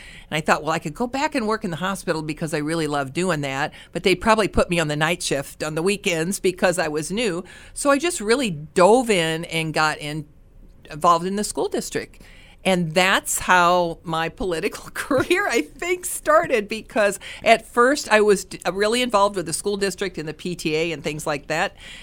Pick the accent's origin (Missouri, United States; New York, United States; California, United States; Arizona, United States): Missouri, United States; St. Louis; My husband is originally from Massachusetts. I'm from St. Louis. Met at St. Louis University.